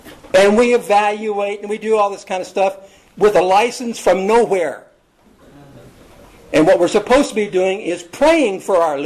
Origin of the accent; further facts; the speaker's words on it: United States; But, you know, we're Americans, and we're from the West, and we like to lynch our own people.